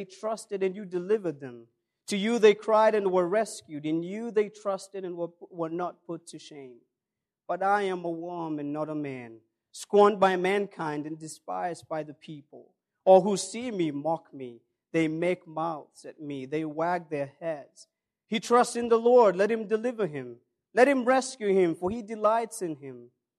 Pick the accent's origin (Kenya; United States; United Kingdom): Kenya; We have all read and heard about what happened in my home country in Garissa.